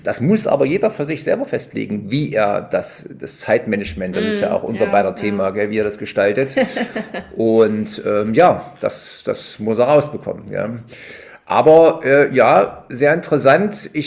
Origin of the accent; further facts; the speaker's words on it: Bad Langensalza, Thuringia, Germany; das ist meine Heimatstadt